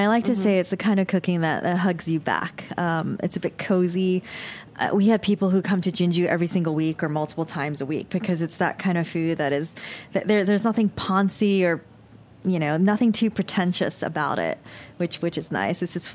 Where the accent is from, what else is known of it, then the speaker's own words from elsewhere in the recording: Berkeley Heights, New Jersey, United States; also born or lived in Summit; In New Jersey, in Berkeley Heights, New Jersey is where we lived. And I was born in Summit, New Jersey.